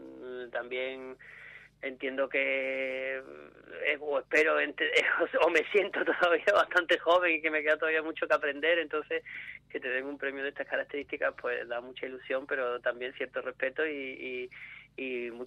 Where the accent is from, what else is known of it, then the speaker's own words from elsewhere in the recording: Malaga, Andalusia, Spain; also born or lived in Las Palmas de Gran Canaria; Sí, soy de ahí, soy canario, nací allí, pero vamos, me siento malagueño porque sí, ¿no? Mi familia es de Málaga, de Pizarra